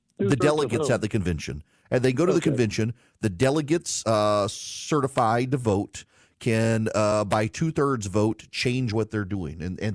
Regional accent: United States; I have said it Tackit the entire time because I'm an American, and most Americans say Tackit.

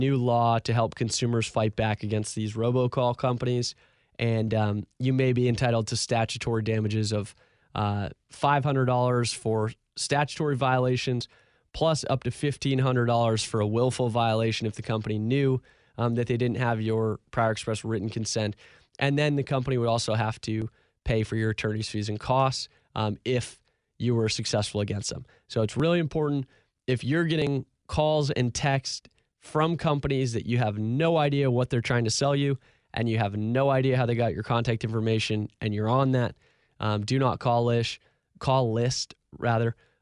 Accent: Maine, United States; now in Jacksonville, United States; I grew up in Maine, so I'm obviously a Pats fan. I've lived in Jacksonville.

